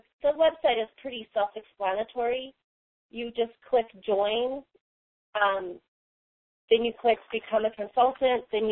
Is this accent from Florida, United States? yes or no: yes; Florida, United States; moved away; You can never get a fresh mango in the Southwest. I came from Florida.